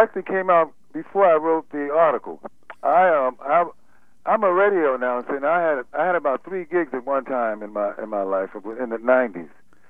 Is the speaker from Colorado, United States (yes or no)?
no; Wilmington, North Carolina, United States; when I was teaching there in Wilmington, North Carolina, which is my hometown